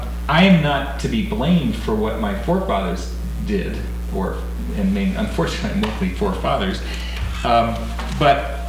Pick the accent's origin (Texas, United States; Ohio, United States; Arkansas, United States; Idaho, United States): Ohio, United States; I loved boats as a kid growing up in Ohio when there wasn't any oceans and far from the lakes.